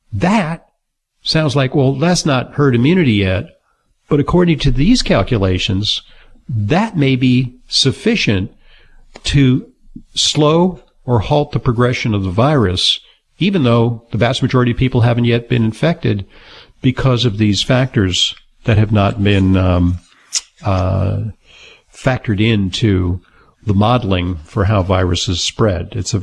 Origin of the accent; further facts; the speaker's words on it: New York City, New York, United States; And that, folks, is good news, especially for hard-hit places like my hometown of New York City.